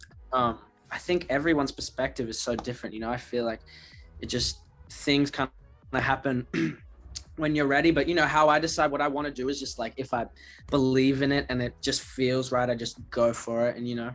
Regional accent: Sydney, New South Wales, Australia; now in United States; I mean, I'm just a kid from Bronny Beach, honestly. Like, I just grew up in Sydney surfing

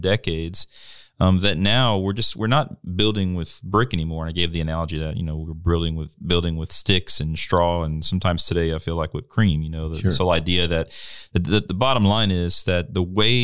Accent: Louisiana, United States; Except Louisiana, my home state.

